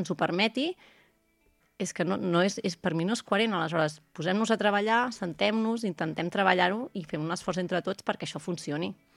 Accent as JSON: {"language": "Catalan", "region": "Catalonia", "country": "Spain", "said": "sóc molt pesada en que som del Penedès"}